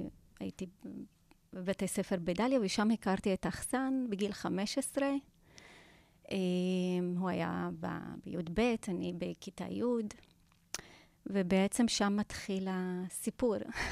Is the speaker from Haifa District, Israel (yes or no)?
yes; Daliyat al-Karmel, Haifa District, Israel; אני נולדתי בדליית אל כרמל.